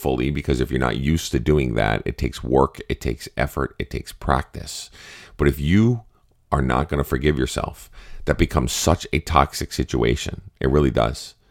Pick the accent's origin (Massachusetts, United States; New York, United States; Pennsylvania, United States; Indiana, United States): Massachusetts, United States; I'm from Massachusetts.